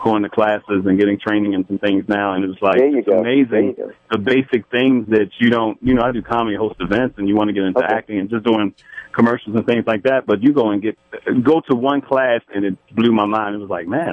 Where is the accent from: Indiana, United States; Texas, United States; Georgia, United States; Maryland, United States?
Maryland, United States; Baltimore; now in Los Angeles, United States; like I'm from Baltimore, but I'm in Los Angeles now.